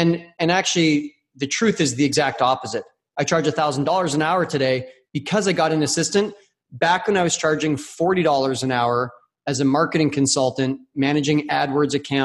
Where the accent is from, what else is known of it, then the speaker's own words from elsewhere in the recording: Canada; And as a Canadian, it cost more because the Canadian dollar was weak.